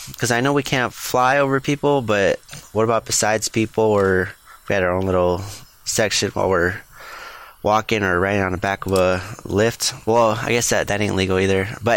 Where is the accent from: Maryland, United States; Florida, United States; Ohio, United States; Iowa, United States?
Iowa, United States; I'm from Iowa, and I am a Drone U member.